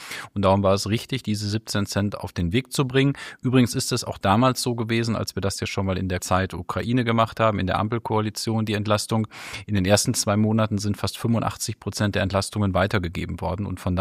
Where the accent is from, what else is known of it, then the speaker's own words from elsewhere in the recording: Brilon, North Rhine-Westphalia, Germany; Wir kommen tatsächlich beide aus Bridon. Aus unserer Sicht, glaube ich, die schönste Stadt im Sauerland. Und wir sind auch beide aufs gleiche Gymnasium gegangen, in Bridon, in unserer Heimatstadt.